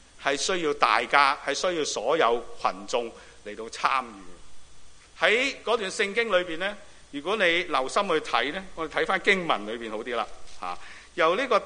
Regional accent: Hong Kong; 甚至我哋香港人或者中国人都有个嘅羊群效应

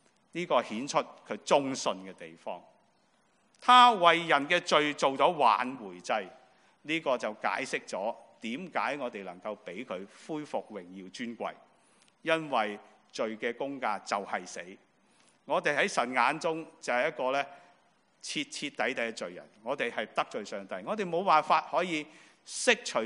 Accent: China; 我中国人说，广东人说什么？搵食嘛

